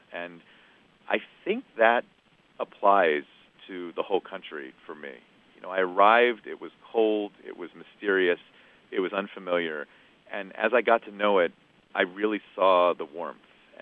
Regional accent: United States; I mean, you land in Moscow as an American

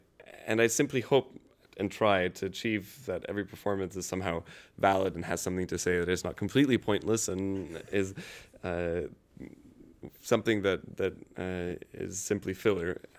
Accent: Canada; being born in Canada, I've lived there all my life, and I'm very much a Canadian.

